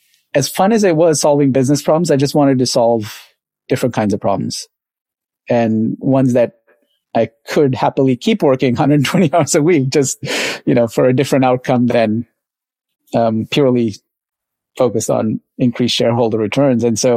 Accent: Sri Lanka; I grew up in Sri Lanka, and I'm the kid of a mixed family in a country that was in the middle of a civil war between two ethnicities.

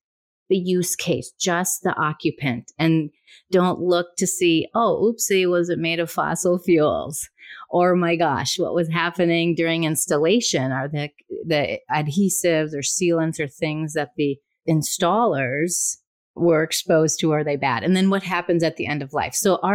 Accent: Minnesota, United States; and yeah, I'm biased, I'm from Minnesota, but I know the people here.

